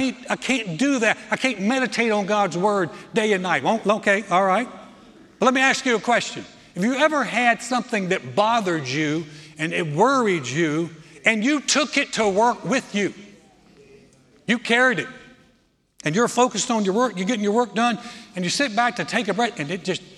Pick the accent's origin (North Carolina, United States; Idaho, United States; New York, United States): North Carolina, United States; I grew up in the Carolinas, North Carolina, and would always go to the North Carolina, South Carolina beaches.